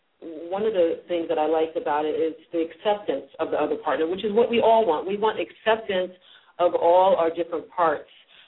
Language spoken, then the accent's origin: English; United States; you know, I'm American, and the way my parents raised me was very open.